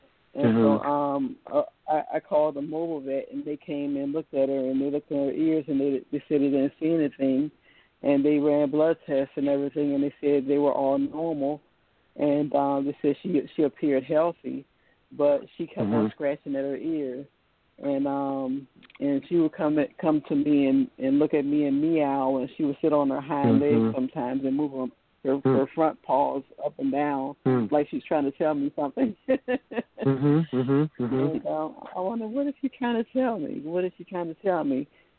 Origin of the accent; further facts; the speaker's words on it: Newport News, Virginia, United States; It's spelled with a V, like in Virginia, and I'm from Virginia. I live on the coast. And in a place called Newport News.